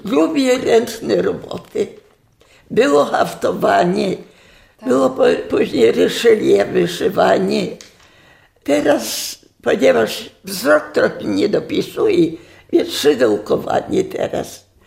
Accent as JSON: {"language": "Polish", "town": "Kuty", "region": "Ivano-Frankivsk Oblast", "country": "Ukraine", "tie": "born or raised there", "said": "Urodziłam się w Kutach, to jest nad Czermoszem, na wschodzie. To jest małe miasteczko letnie szkoły. Piękne miasteczko."}